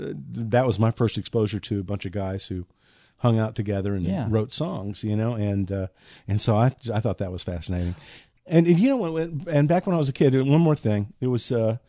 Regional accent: Bowling Green, Kentucky, United States; moved away as an adult; now in Nashville, United States; it was just time to get out of my hometown, which was Bowling Green, Kentucky. It was where I grew up, and it was just time to go.

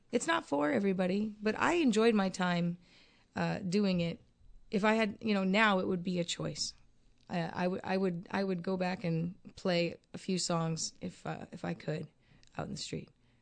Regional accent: Ohio, United States; now in Nashville, United States; Yeah, he's from Cincinnati, and I'm from Northwest Ohio, and we're both down here.

